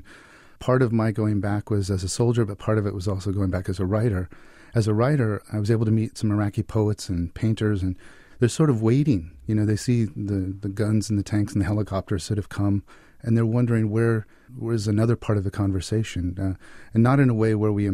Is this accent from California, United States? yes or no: yes; Fresno, California, United States; When I first came back from Iraq, I was doing some construction work in Fresno, California, my hometown.